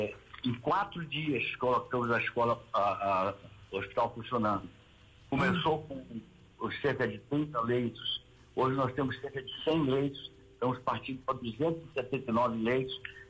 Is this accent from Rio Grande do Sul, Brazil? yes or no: no; Rio de Janeiro, Brazil; o Rio, que é minha segunda cidade, onde eu me criei, onde morei, enfim, tenho toda uma vinculação sentimental.